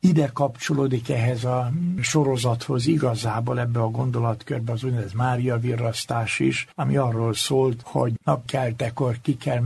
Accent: Hungary; mivel én magyarországi német vagyok

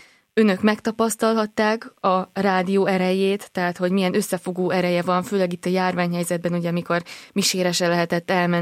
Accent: Kerekegyháza, Bács-Kiskun, Hungary; aki Kerekegyházáról telefonált, az ott ugye Kecskemét mellett van, én onnan származom

